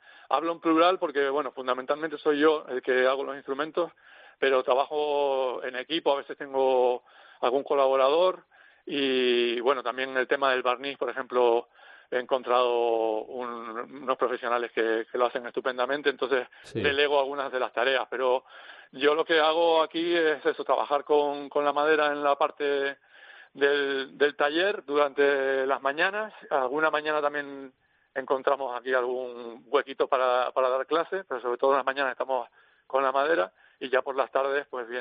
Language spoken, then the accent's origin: Spanish; Canary Islands, Spain; also born or lived in Madrid; now in Segovia, Spain; yo realmente soy nacido en Madrid, pero criado en Canarias. Y bueno, después de algunas vueltas recaí otra vez en Madrid y en el año 2020 me vine a Segovia con mi familia